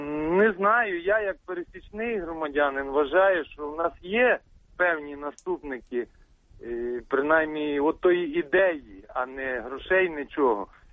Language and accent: Ukrainian; Lviv, Lviv Oblast, Ukraine; Я зі Львова